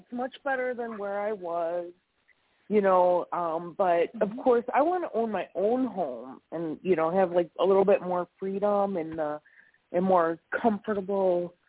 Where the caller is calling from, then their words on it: Wisconsin, United States; I'm in Wisconsin.